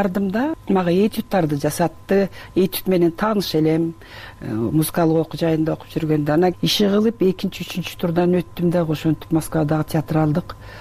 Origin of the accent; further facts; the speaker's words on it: Tasma, Issyk-Kul Region, Kyrgyzstan; born there; Мен баягы Түп районуна караштуу Тасма айылында төрөлгөм. Анан ошол жерге келип 3-класстан баштап 7 жылдык мектепти ошол жерде окуп калдым.